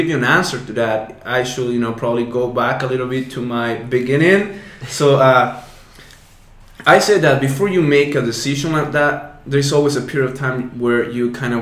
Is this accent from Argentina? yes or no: yes; Argentina; English is a second language; So I'm from Argentina. I live in North Argentina.